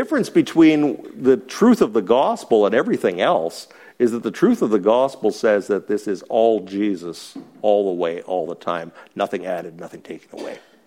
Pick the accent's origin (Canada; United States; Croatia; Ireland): Canada; Winnipeg, Manitoba; I come from Winnipeg. During those cold, long winters, we would sit around and grumble to each other for 7 months of the year.